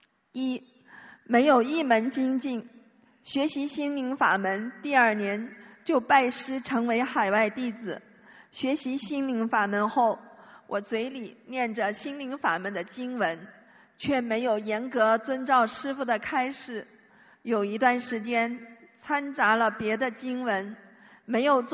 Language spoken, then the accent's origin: Chinese; Shenzhen, Guangdong, China; 我来自深圳，修学心灵法门有5年多了